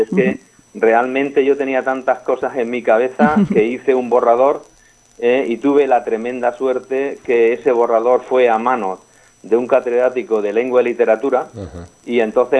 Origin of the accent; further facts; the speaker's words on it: Andújar, Andalusia, Spain; somos andaluces de Andújar en Jaén, a mi padre le tocó la emigración